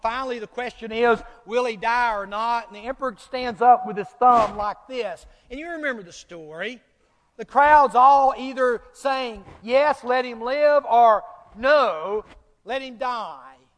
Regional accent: the South, United States; I remember growing up in the South in the 60s.

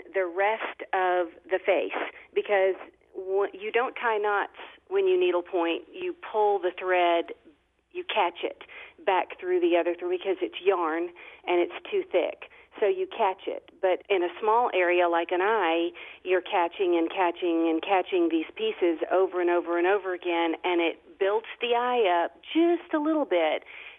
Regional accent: Rome, Georgia, United States; now in Birmingham, United States; which is halfway between my hometown of Rome and where I live now, which is Birmingham.

